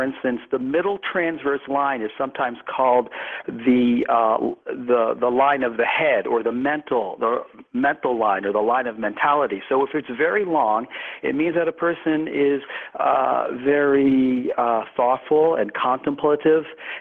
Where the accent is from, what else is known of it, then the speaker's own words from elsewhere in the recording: New York, United States; George, I'm from New York, so I'm very straightforward and direct.